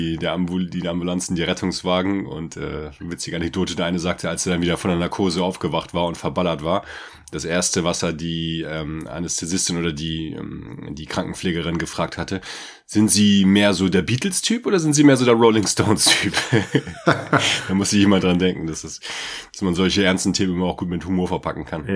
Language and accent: German; Lower Saxony, Germany; Bei uns in Niedersachsen wurde der zweite Teil ausgespart